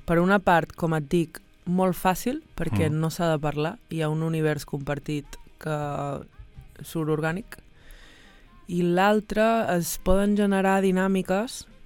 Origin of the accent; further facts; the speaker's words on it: Vilafant, Catalonia, Spain; Del barri a l'Empordà, soc del cantó de Figueres, un poble que es diu Vilafant.